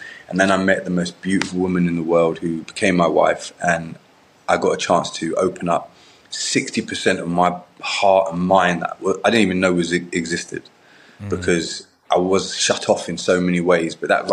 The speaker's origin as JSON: {"language": "English", "region": "London", "country": "United Kingdom", "tie": "born or raised there"}